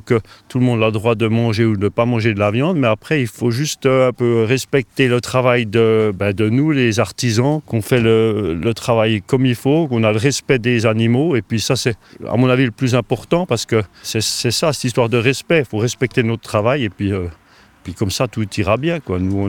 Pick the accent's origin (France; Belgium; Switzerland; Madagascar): Belgium; Halle, Flemish Brabant; je suis né à Halle, ici, et j'ai toujours vu la boucherie autour de moi